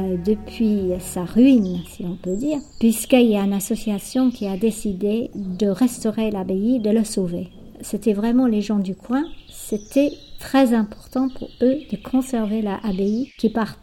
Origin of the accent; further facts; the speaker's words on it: United Kingdom; accent: British; French is a second language; moi, avec mon accent britannique, que vous pouvez entendre